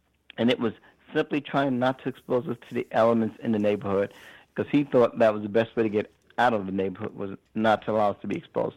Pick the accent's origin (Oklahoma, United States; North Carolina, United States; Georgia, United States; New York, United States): New York, United States; New York City; We're from Jamaica, Queens, and it's an urban area, and certainly low income.